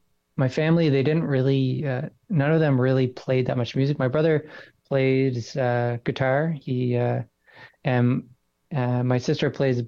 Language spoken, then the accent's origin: English; Newfoundland and Labrador, Canada; now in Vancouver, Canada; currently based in Vancouver, BC. I'm originally from Newfoundland, and I'm very happy to be here.